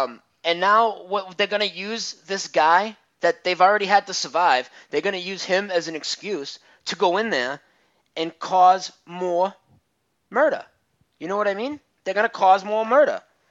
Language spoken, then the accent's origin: English; United States; a lot of us Americans, and I'm an American, okay